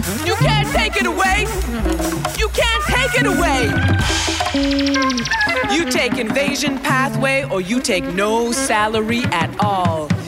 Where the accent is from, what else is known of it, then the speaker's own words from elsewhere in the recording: Montreal, Quebec, Canada; now in Vancouver, Canada; I'm originally from Montreal, but I kind of live in Vancouver now, even though I'm homeless and I don't actually have a home.